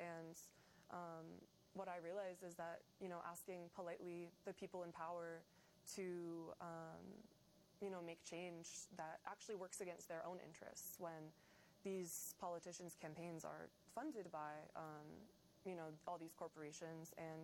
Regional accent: United States; born or raised there

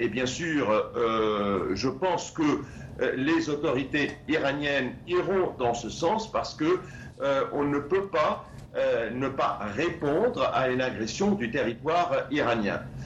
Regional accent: Lebanon; nous n'avons aucun intérêt en tant que Libanais d'effectuer ça

